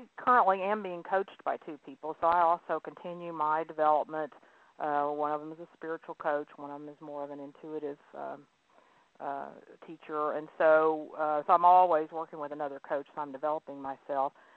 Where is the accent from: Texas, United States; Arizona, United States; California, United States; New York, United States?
Texas, United States; Houston; born there; I was born in Houston.